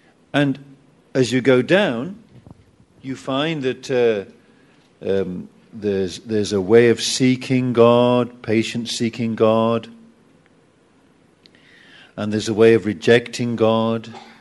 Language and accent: English; England, United Kingdom; I'm English. In England, we can do this, we can do that.